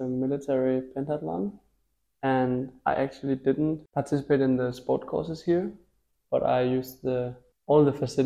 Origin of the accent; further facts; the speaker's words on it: Copenhagen, Capital Region of Denmark, Denmark; now in Karlsruhe, Germany; I'm from Denmark, Copenhagen. And I've been at KIT since the beginning of March. And here I'm studying mechanical engineering.